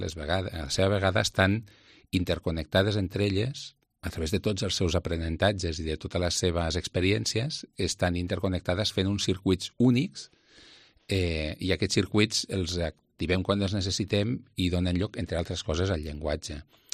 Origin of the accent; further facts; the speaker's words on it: Lleida, Catalonia, Spain; jo que sóc fill de Lleida